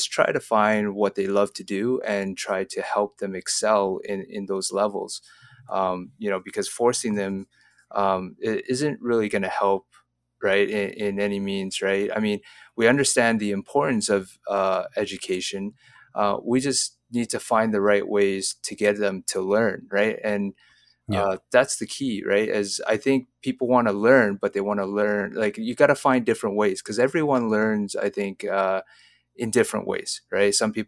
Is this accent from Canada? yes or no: yes; Alberta, Canada; Because I grew up in Alberta, right?